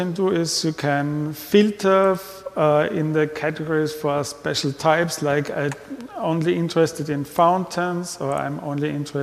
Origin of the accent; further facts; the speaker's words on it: Vienna, Austria; from Vienna, Austria.